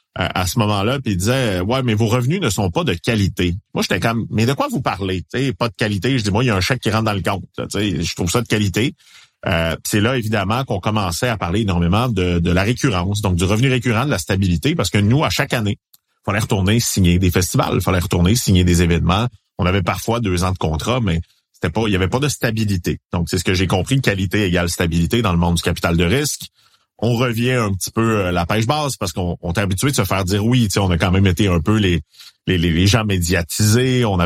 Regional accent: Quebec, Canada; On le réalise pas parce qu'on est du Québec.

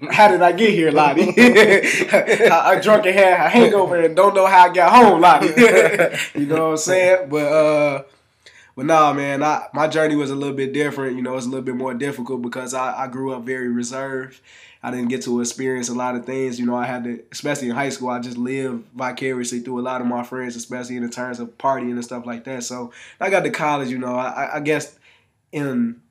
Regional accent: Dolton, Illinois, United States; I was born in Chicago too, man. Raised in Dalton, you know what I'm saying? Out here in the South Suburbs.

